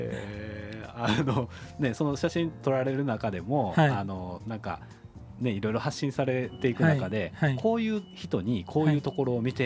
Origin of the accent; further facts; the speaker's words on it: Kyoto, Japan; 僕も京都生まれ京都育ちなんで